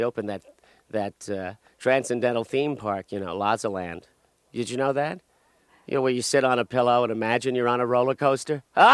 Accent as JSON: {"language": "English", "town": "Bayonne", "region": "New Jersey", "country": "United States", "said": "Yeah, I'm from Bayonne."}